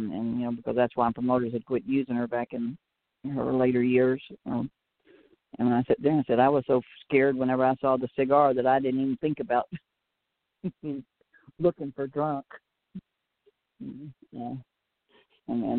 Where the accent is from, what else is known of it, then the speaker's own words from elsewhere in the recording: Alice, Texas, United States; my brother drove me all the way up from Corpus Christi, or from Alice, my hometown, just outside Corpus Christi, to Phoenix, Arizona